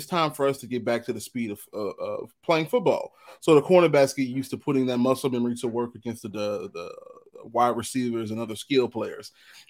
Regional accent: Chicago, Illinois, United States; It could be because we're from Chicago and there are certain words you don't say.

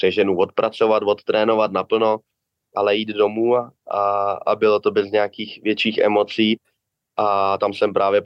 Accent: Prague, Czechia; já jsem pocházím z Prahy, celý život jsem byl v Praze, nebyl jsem nikde na hostování

